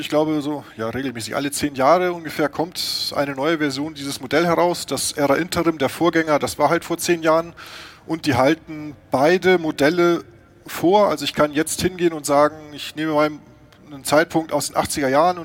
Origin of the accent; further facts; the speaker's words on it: Hanover, Lower Saxony, Germany; ich komme aus Hannover